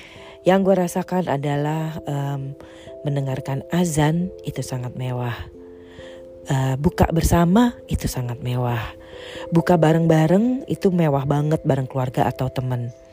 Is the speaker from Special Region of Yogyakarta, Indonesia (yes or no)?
no; Jakarta, Indonesia; now in Netherlands; Dan ternyata gue kangen yang namanya Ramadan di Jakarta, yang kampung halaman gue.